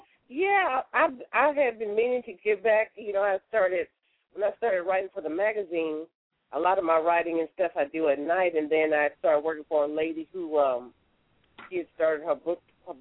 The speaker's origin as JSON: {"language": "English", "town": "Houston", "region": "Texas", "country": "United States", "said": "Well, I'm from Houston. I still live in, I live just outside of Houston"}